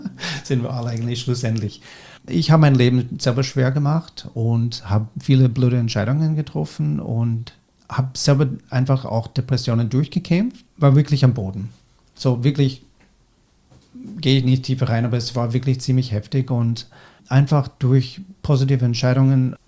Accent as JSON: {"language": "German", "country": "United States", "lives_now": "Germany", "said": "Ich habe keine Möglichkeiten gehabt in Amerika, wo ich herkomme."}